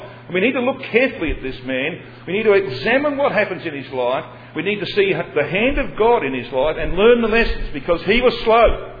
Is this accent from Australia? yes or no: yes; Australia; Well, I'm an Australian.